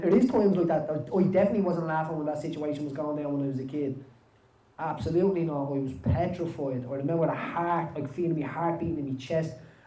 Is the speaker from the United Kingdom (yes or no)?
no; Cork, Munster, Ireland; from Cork, so it probably wouldn't be my first county to pick something